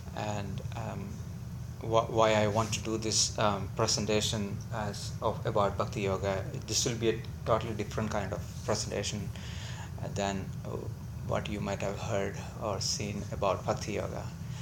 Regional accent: India; So I grew up in India, and I was very fortunate to be living with my grandmother and grandfather, because both of them were very much steeped in yoga tradition, and my mother also.

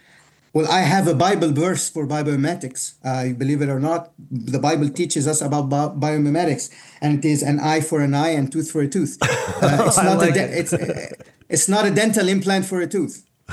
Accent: Alexandria, Alexandria Governorate, Egypt; I'm from Alexandria, Egypt. My dad was a dentist.

